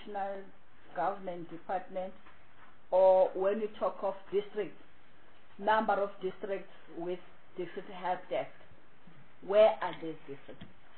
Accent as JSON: {"language": "English", "region": "Gauteng", "country": "South Africa", "said": "I'm from Gauteng."}